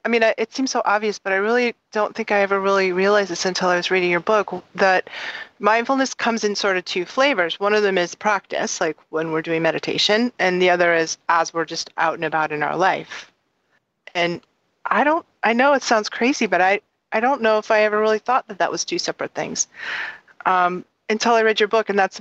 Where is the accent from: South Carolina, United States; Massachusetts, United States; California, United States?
Massachusetts, United States; my parents were hippies, and I grew up outside Boston